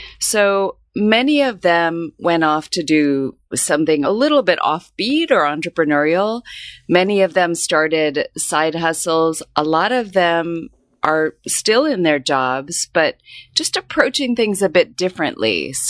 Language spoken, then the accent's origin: English; Tucson, Arizona, United States; moved away as an adult; now in Hong Kong; So it's not an interesting story for where I grew up in Tucson, Arizona, but now that I've spent 20 years living abroad